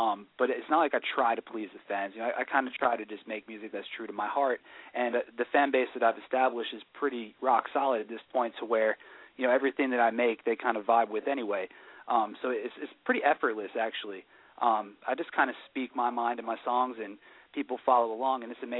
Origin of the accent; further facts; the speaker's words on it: Oyster Bay, New York, United States; I grew up in Long Island, New York, in a town, Oyster Bay, which is located up on the North Shore of Long Island.